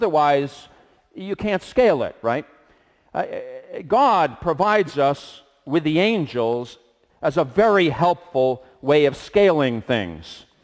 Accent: Boston, Massachusetts, United States; And I mean, here growing up in Boston, we saw, you know, you'd see white pine

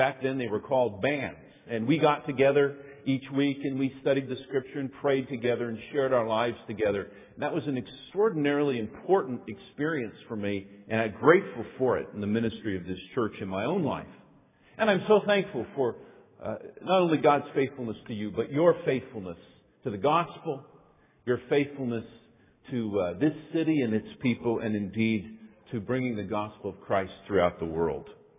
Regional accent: Los Angeles, California, United States; I grew up in Los Angeles, and I have been, for my life, a big fan of the Dodgers and the Angels.

